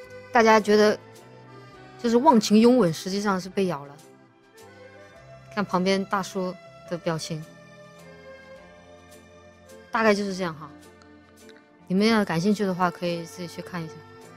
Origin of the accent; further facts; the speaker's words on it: Chongqing, China; 我作为一个重庆人